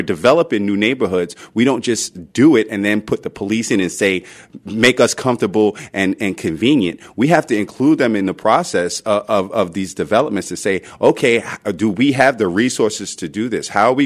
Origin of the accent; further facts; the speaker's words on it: Brooklyn, New York, United States; Look, I grew up in Brooklyn, New York in the 80s when crack was king.